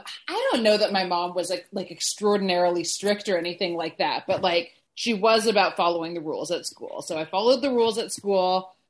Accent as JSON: {"language": "English", "town": "Seattle", "region": "Washington", "country": "United States", "tie": "born or raised there", "moved": "yes", "lives_now": "Fort Collins, United States", "said": "I grew up in the Seattle area."}